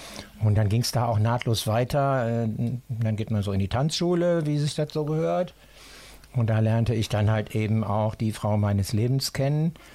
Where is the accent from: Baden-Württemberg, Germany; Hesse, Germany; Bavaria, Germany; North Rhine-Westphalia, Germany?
North Rhine-Westphalia, Germany; Düsseldorf; born there; Ich bin in Niederkassel geboren, an der Grenze Niederkasseler Kirchweg zu Oberkassel, wo jetzt das japanische des Echo-Haus steht. Da stand mein Geburtshaus.